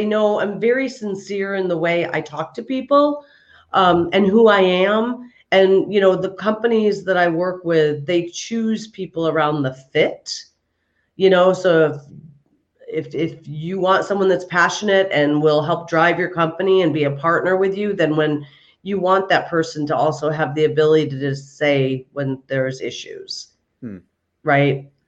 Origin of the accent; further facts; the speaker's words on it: New York, United States; now in Los Angeles, United States; I live in LA. I'm from New York. So there are times when I'm like, okay, guys, I'm putting on my New York right now.